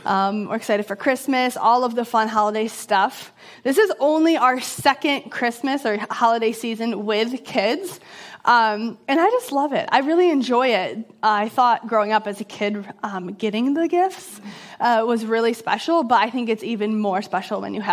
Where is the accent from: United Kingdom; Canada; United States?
United States; Baldwinsville, New York; I grew up in Baldwinsville. I actually literally grew up like a tenth of a mile down the road on the Seneca River. My parents still live there, so this feels like home. I went to Reynolds Elementary right up behind here.